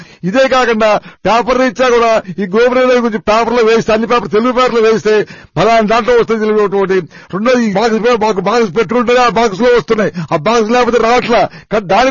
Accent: Vijayawada, Andhra Pradesh, India; మా native place Vijayawada. నా వయస్సు 91 సంవత్సరం.

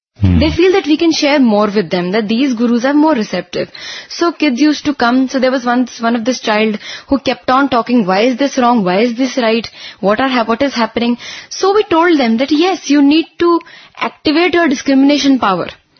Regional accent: Chandigarh, India; I am from Chandigarh and there it's a multilingualistic, multicultural society.

